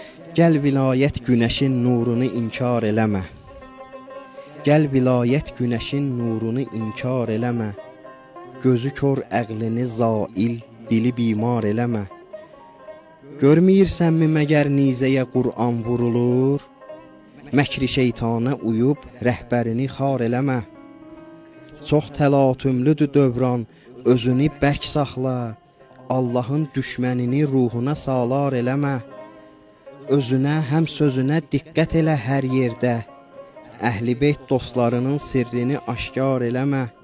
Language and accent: Azerbaijani; Baku, Azerbaijan; Azərbaycandan gəlmişik, Bakıdan gəlmişik.